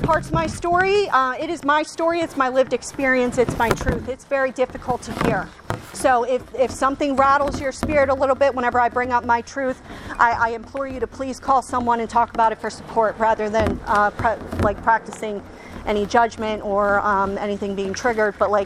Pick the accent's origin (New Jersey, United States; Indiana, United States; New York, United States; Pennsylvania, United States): Pennsylvania, United States; Munhall; I'm from the South Hills of Pittsburgh. I was right, like I'm from Munhall originally, South Hills.